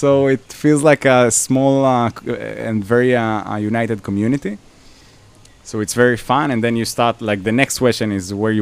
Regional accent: Israel; also born or lived in Mexico City; and after 6 months, we moved back to Israel. I'm Israeli. Like, my parents just been there for a few years. Now for the past 7 years, I'm living in Tel Aviv. Recently, I just left the center of the city.

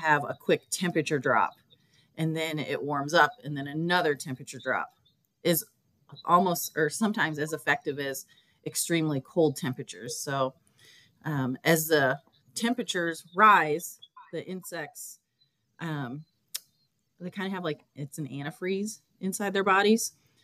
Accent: Illinois, United States; Yeah, I'm originally from Northwest Illinois. I am a U of I grad.

